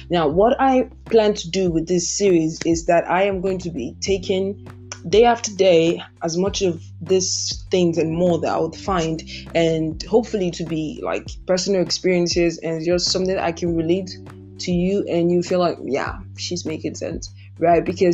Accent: Nigeria; for the virtue of being a Nigerian and living in Nigeria, right?

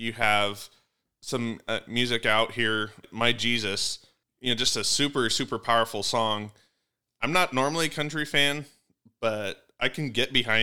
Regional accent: Wyoming, United States; Maybe it's just because I grew up in Wyoming and just decided that I didn't want to follow the crowd.

